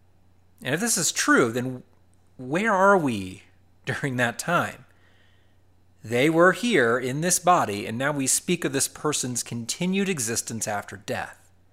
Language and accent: English; Ohio, United States; at the University of Dayton, Ohio, shout out to Dayton, by the way, near my hometown, Glow Flyers